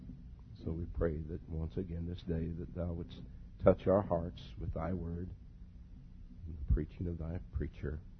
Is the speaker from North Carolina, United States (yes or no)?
no; Muncie, Indiana, United States; Special hello to the folks at Muncie. That's my hometown.